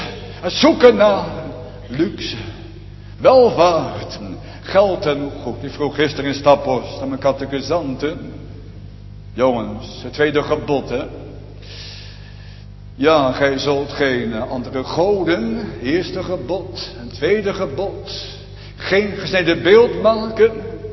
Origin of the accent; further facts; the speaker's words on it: Rotterdam, South Holland, Netherlands; Ik kom zelf uit Rotterdam-Zuid.